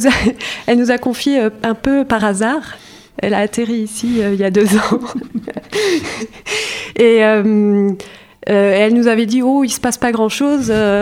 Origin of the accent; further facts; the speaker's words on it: Luxembourg; en tant que luxembourgeois, on est souvent banni au rôle de traducteur, parce que voilà, on est multilingue.